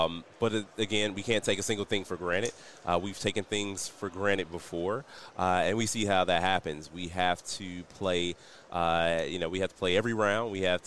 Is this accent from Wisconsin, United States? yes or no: yes; Milwaukee, Wisconsin, United States; something that we didn't see at the convention in my hometown of Milwaukee.